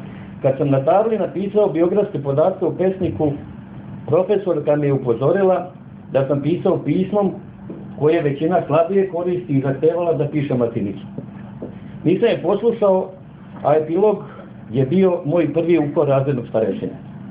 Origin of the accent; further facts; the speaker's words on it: Vukovar, Vukovar-Srijem County, Croatia; moved away as an adult; kao Srbin rođen i odrastao u Vukovaru, gdje sam živao do oktobra 1997. godine.